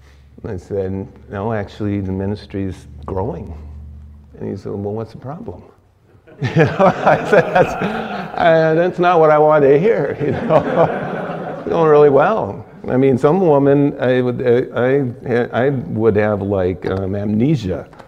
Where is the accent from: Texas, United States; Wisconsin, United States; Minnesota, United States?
Wisconsin, United States; also born or lived in California; And I'm from Wisconsin. I moved to California and lived there 12 years